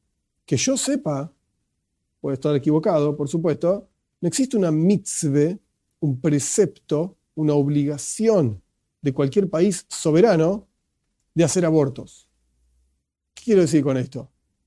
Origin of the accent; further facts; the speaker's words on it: Argentina; Yo vivo en Argentina, entonces yo tengo que seguir las leyes de la Argentina. Soy argentino y vivo en Argentina.